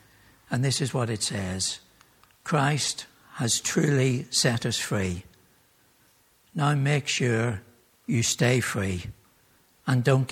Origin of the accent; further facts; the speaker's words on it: Northern Ireland, United Kingdom; Not many years ago, where I grew up in Northern Ireland, it was considered wrong